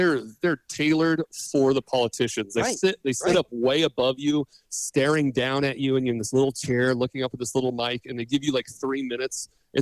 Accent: Pacific Northwest, United States; now in Missouri, United States; growing up in the Pacific Northwest, I grew up trout, salmon, steelhead, sturgeon, all this type of fishing. I came out to Missouri and was like, oh, you guys don't have anything.

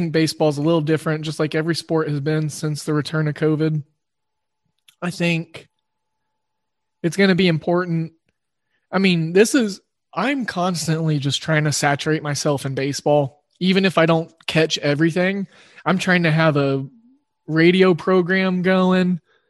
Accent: Oklahoma, United States; it's probably because I grew up in Oklahoma and we didn't have any pro teams until the Thunder, my eighth grade year.

